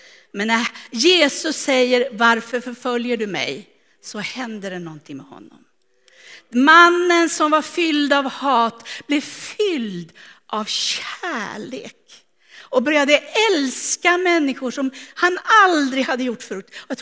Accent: Strängnäs, Södermanland, Sweden; jag är född i Strängnäs, där tillbringar familjen barndomstiden.

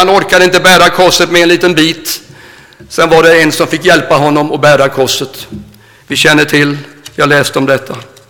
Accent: Nässjö, Jönköping County, Sweden; hemma i Nässjö där jag bodde, mina föräldrar bodde ju där

